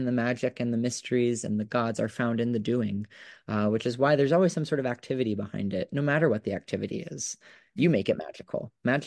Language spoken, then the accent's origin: English; United States; for me growing up in the United States, I come from, just one generation down Irish, family, and Northern Irish